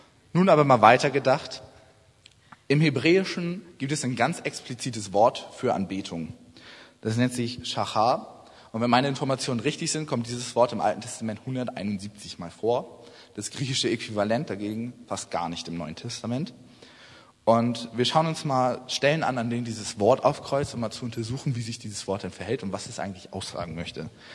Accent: Güstrow, Mecklenburg-Vorpommern, Germany; Ich habe letztes Jahr bei uns in Güstrow, das ist 30 Kilometer, da komme ich ursprünglich her

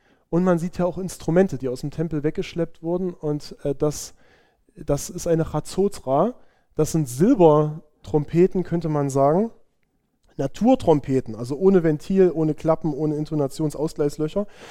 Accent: Saxony, Germany; Das denkt man als Erzgebirgler natürlich an die Bergmannsaufzüge.

